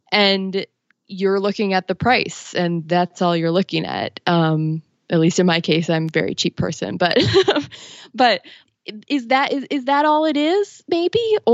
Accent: Minneapolis, Minnesota, United States; because I grew up in Minneapolis.

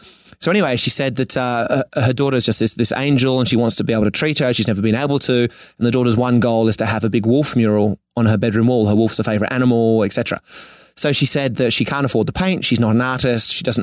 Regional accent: Sydney, New South Wales, Australia; now in Venice Beach, United States; I come from Manly in Sydney, which is on the beach. I surf.

